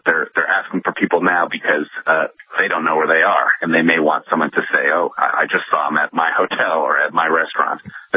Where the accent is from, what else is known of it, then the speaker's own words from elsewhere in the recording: Boston, Massachusetts, United States; I'm coming at this as a Bostonian as well, so this is really close to home.